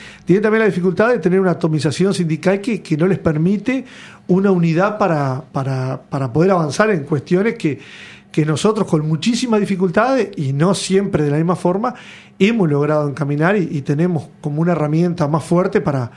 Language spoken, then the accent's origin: Spanish; Uruguay; nosotros como buenos uruguayos